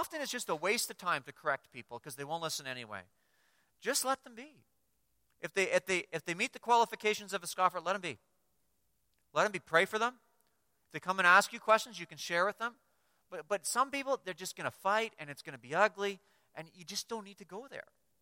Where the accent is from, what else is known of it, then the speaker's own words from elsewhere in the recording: Guelph, Ontario, Canada; I grew up in Guelph.